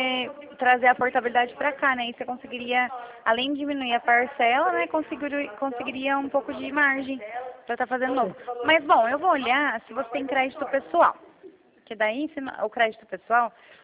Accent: Rio Claro, São Paulo, Brazil; Aqui de Rio Claro, a gente é do interior de São Paulo.

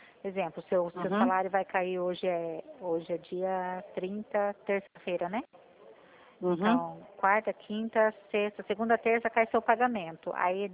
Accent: Presidente Bernardes, São Paulo, Brazil; born there; Eu moro em Prudente também, mas eu nasci em Presidente Bernardes, que é pertinho.

